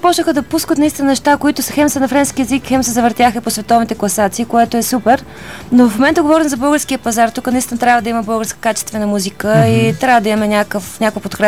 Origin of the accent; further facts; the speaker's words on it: Nesebar, Burgas Province, Bulgaria; Аз съм от Несебър, един прекрасен град.